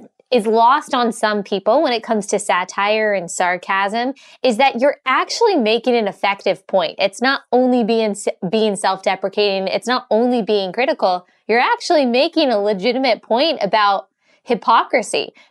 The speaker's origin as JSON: {"language": "English", "region": "Bible Belt", "country": "United States", "tie": "born or raised there", "said": "So I grew up in the church. I grew up in the Bible Belt."}